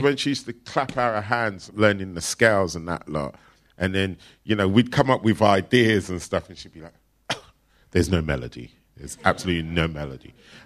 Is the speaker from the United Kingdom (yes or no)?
yes; United Kingdom; accent: English; So I'm losing my English accent